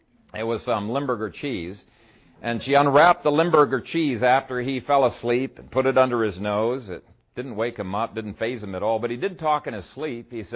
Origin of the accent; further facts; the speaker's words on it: Ethiopia; it reminds me of the churches that I grew up with in Ethiopia.